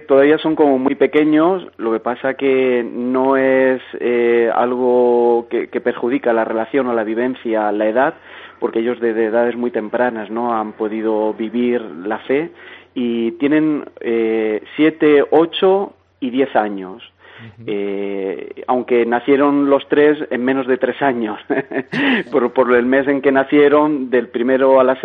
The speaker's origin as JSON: {"language": "Spanish", "town": "Bullas", "region": "Region of Murcia", "country": "Spain", "tie": "born or raised there", "moved": "as an adult", "lives_now": "Fuerteventura, Spain", "said": "ha sido desde mis orígenes hasta con 27 años que me vine de Murcia a Fuerteventura sin conocer la realidad de las Islas Canarias"}